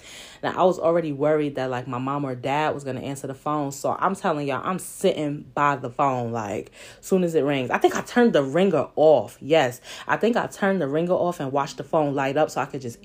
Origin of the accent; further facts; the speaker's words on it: New York, United States; accent: New York; of course, cracking on my New York accent that I didn't know I had at the time